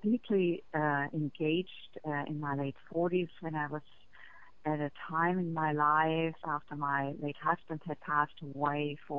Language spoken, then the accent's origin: English; Germany; I grew up in Germany, and while I grew up in a way that I felt free about my body